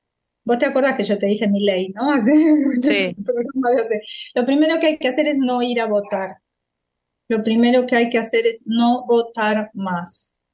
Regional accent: Argentina; El tema es que nosotros siendo argentinos

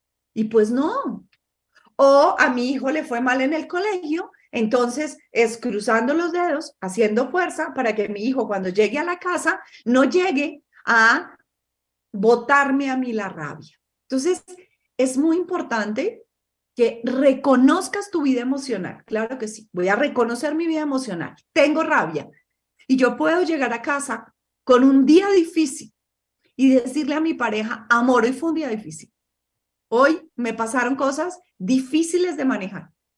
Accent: Armenia, Quindío, Colombia; mi familia, yo soy de Armenia, muy en mi familia paisa es muy común

